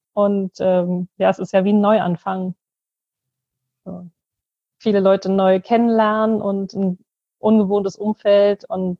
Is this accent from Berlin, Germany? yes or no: yes; Berlin, Germany; Ja, ich bin gebürtige Berlinerin, bin dann für eine Ausbildung mal nach Baden-Württemberg gegangen, aber anschließend auch wieder direkt zurück nach Berlin.